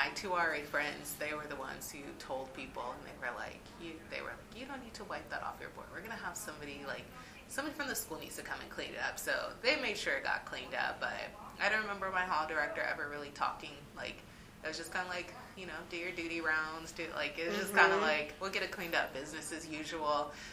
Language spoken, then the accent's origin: English; Las Vegas, Nevada, United States; I'm coming from Vegas, and I like, you know, white students would say things to me sometimes just because their experience is from Oregon